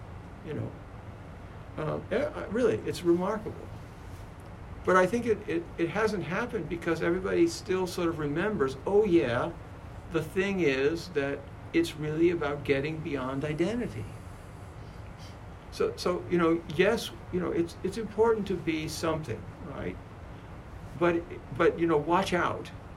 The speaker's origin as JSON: {"language": "English", "country": "United States", "tie": "born there", "said": "I was born in America"}